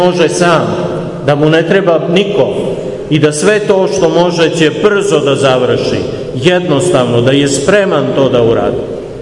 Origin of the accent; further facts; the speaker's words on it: Serbia; Mi smo Srbi nestrpljivi u većini slučajeva.